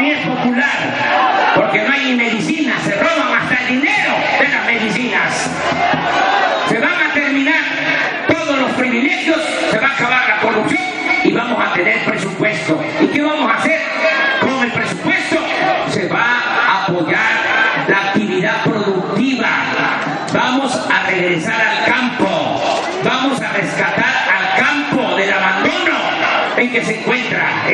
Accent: Tepetitán, Tabasco, Mexico; yo vengo de un pueblo más pequeño que Altamirán. Mi pueblo se llama Tepetitán, pertenece al municipio de Macuspana, ni siquiera es cabecera municipal allá en mi pueblo.

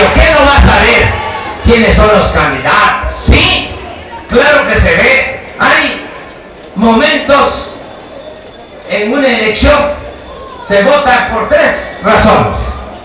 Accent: Veracruz, Mexico; pues yo soy veracruzano. Yo les cuento la historia. Mi madre, mi nana, nació en Frontera, Tabasco.

